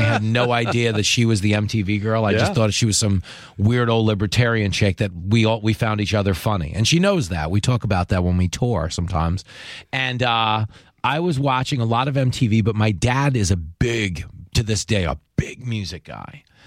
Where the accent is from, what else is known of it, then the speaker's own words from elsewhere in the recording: New York City, New York, United States; as a New Yorker, as a kid, you don't imagine